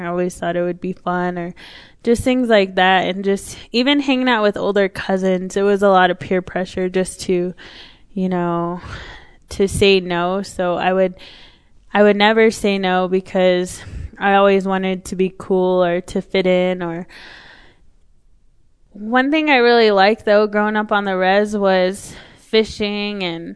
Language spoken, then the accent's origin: English; Kamiah, Idaho, United States; And I grew up in Kamiai, Idaho, which is there's about three reservations